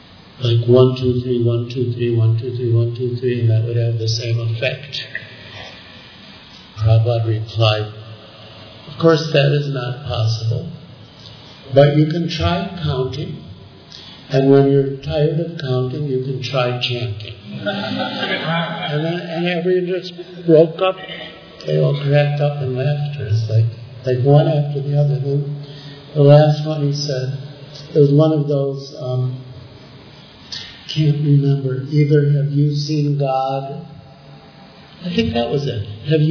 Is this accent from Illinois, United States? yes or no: yes; Chicago, Illinois, United States; So he said, so where are you from? Chicago, and you know, asking about my parents, my studies